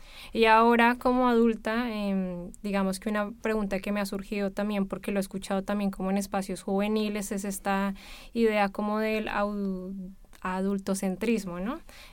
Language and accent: Spanish; Colombia; now in Barcelona, Spain; Bueno, yo soy migrante también colombiana. Llevo casi 10 años viviendo aquí en Barcelona.